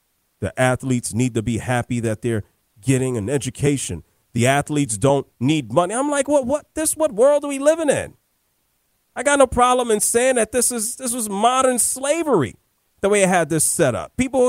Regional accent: New York, United States; growing up in New York and family in Harlem, and yeah, I've been hearing stuff about him for a long time.

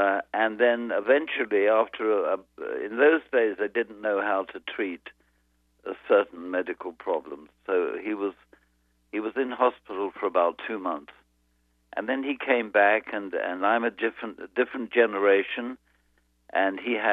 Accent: London, United Kingdom; born there; I was born in London, England.

